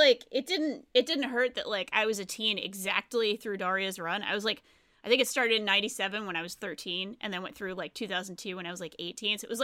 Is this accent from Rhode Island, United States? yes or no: yes; Rhode Island, United States; I didn't grow up in a small town, but I grew up in Rhode Island and it is not the most happening place.